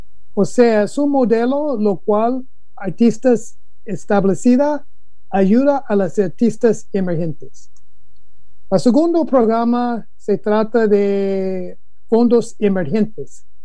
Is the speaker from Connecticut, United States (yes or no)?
no; Chicago, Illinois, United States; born there; also born or lived in Costa Rica; Y yo nací en Chicago